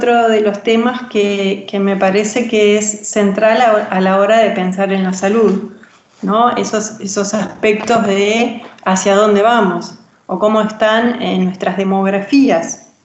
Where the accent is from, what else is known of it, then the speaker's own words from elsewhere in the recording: Uruguay; Uruguay es un país muy particular porque es un país muy pequeñito entre dos grandes países como Argentina y Brasil, donde habitamos solamente 3,5 millones de personas.